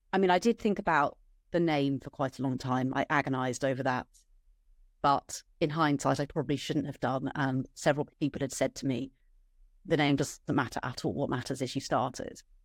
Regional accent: London, United Kingdom; I should say I grew up in London and I have my parents living here

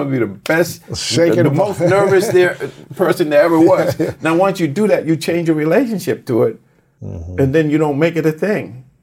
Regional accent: Boston, Massachusetts, United States; I grew up in Boston, so I watched the Celtics.

